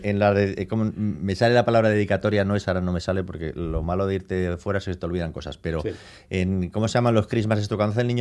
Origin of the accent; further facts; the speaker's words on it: Madrid, Community of Madrid, Spain; yo soy de Madrid y estoy ahí en Nueva York